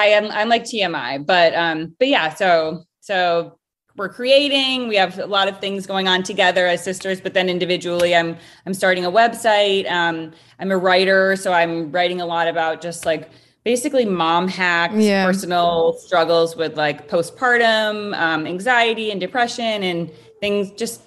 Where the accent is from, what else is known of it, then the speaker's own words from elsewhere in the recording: Rhode Island, United States; So originally I am from Rhode Island.